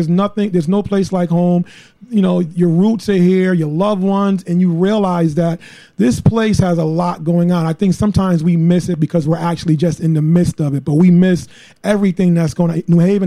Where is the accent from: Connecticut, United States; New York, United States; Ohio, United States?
Connecticut, United States; I grew up in the Dixwell area. Most people think I grew up in the Hill because my grandmother lived over there, and my grandmother and I were very close, and I always seemed to like that area a little better.